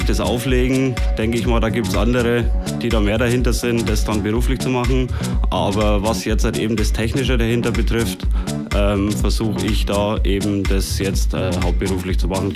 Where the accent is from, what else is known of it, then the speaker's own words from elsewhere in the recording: Bavaria, Germany; now in Dresden, Germany; Ursprünglich komme ich aus Bayern. Von Bayern nach Sachsen, ja, das geht auch.